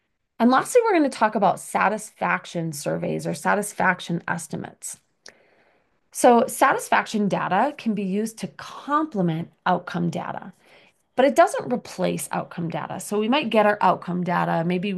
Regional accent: Minnesota, United States; I'm from Minnesota, and in Minnesota, we have large refugee populations of Hmong and Somalian individuals.

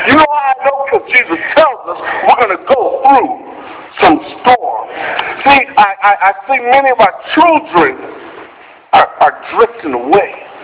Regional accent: Florida, United States; I'm from Florida, see, and we get these little things, these little storms called hurricanes.

